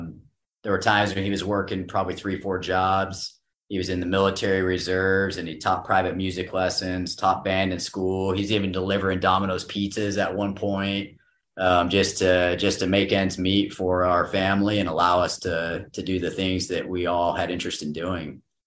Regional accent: Idaho, United States; born there; also born or lived in California; Yeah, so I was born in Eastern Idaho, and my parents, my mom and dad, they were born in Pocatello, Idaho.

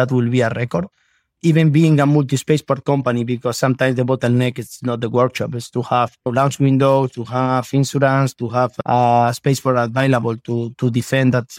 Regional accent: Elche, Valencian Community, Spain; Of course, we are from Europe. I am from Spain. I am from Elche, proud to be from that regions.

